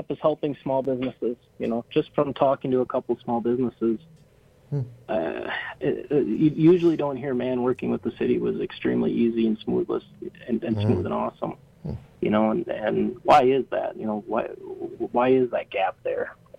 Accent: Wisconsin Rapids, Wisconsin, United States; We grew up in, I'm a born and raised Wisconsin Rapids native.

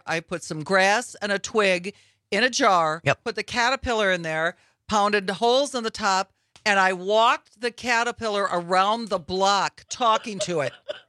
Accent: Beloit, Wisconsin, United States; because I'm from Beloit originally, we found in South Beloit this litter of Chihuahuas

